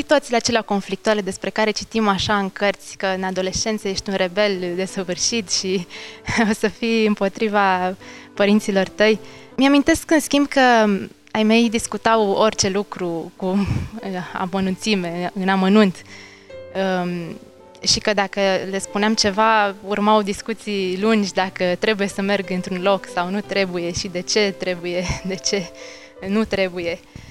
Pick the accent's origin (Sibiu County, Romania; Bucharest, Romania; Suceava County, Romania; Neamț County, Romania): Bucharest, Romania; eu stau lângă cu părinții, sunt din București.